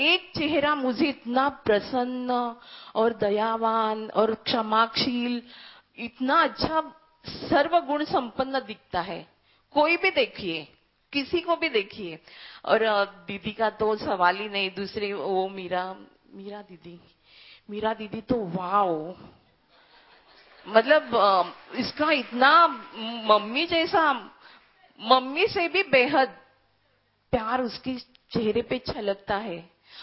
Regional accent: Mumbai, Maharashtra, India; मैं तिलक नगर मुंबई से आई हूँ, चेंबूर।

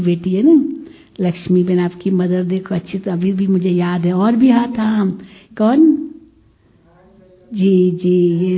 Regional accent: Mumbai, Maharashtra, India; क्योंकि बॉम्बे की हूँ तो बॉम्बे जाकर पासपोर्ट बनवाओ

